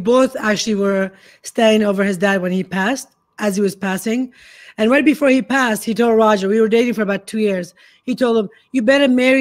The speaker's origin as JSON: {"language": "English", "country": "Iraq", "tie": "born or raised there", "said": "going back to where I came from, how I grew up in Iraq, so we eat a lot of Middle Eastern food."}